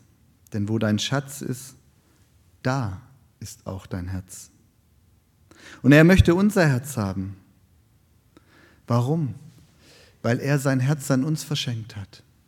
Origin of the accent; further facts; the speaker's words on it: Baden-Württemberg, Germany; ich bin ja gebürtiger Schwabe.